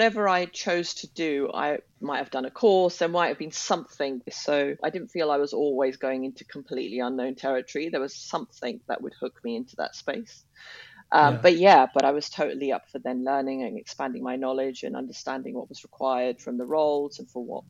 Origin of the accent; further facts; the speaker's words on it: London, United Kingdom; And I was from London